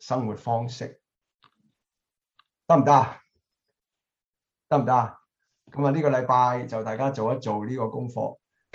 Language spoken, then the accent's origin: Cantonese; China; 其实呢个咧，同我哋中国人咧嘅成长好有关嘅。我哋中国人咧就系、是。